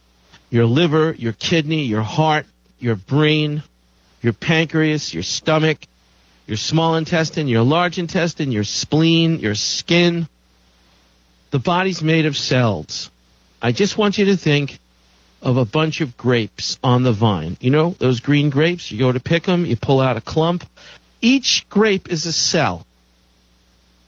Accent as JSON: {"language": "English", "region": "New York", "country": "United States", "tie": "born or raised there", "said": "Boy, growing up in New York, could I tell you stories about the East River"}